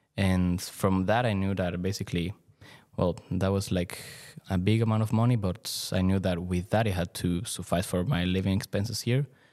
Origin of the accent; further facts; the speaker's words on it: Guatemala; English is a second language; now in Hannover, Germany; and I come from Guatemala.